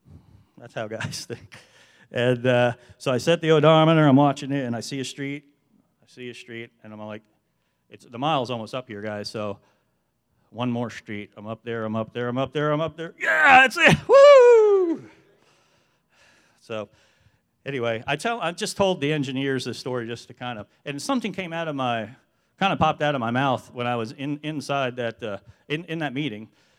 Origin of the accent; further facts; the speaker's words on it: New York, United States; Where are you from? I'm from New York.